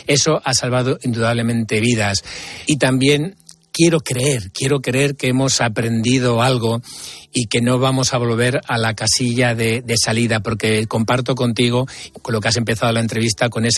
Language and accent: Spanish; Hannover, Lower Saxony, Germany; also born or lived in Heidelberg; la Hannover de mi infancia como emigrante en la Prusia profunda en los años 70, con mucha mano de obra española, yugoslava y turca